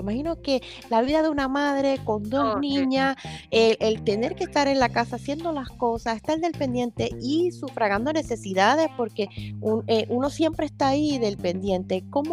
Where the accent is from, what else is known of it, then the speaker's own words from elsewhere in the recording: Puerto Rico; porque yo soy de Puerto Rico.